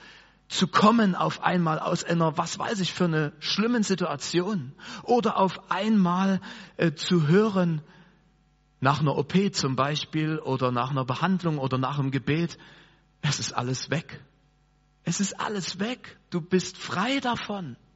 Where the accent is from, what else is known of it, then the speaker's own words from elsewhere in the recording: Germany; wir sind ja Deutsche.